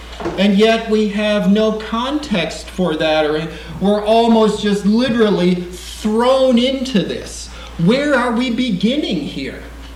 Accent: Saskatoon, Saskatchewan, Canada; I'm from Saskatoon, Saskatchewan.

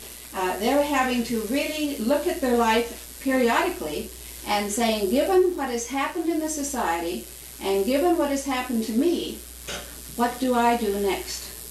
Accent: Seattle, Washington, United States; I'm from Seattle, Washington.

